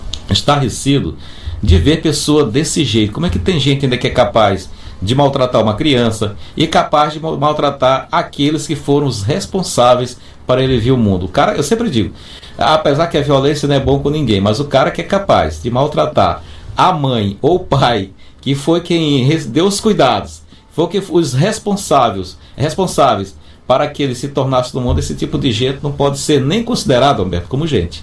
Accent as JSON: {"language": "Portuguese", "town": "Bequimão", "region": "Maranhão", "country": "Brazil", "said": "lá na cidade de Pinheiro, que inclusive é na minha região, eu sou de Bequimão"}